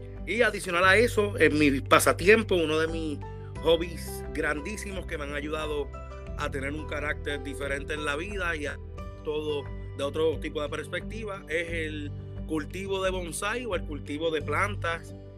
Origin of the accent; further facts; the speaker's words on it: Puerto Rico; moved away as an adult; now in United States; soy natal de Puerto Rico. Llevo acá en los Estados Unidos alrededor de 5 años luego del huracán María. Estudié en la Universidad de Puerto Rico, recinto de Arecibo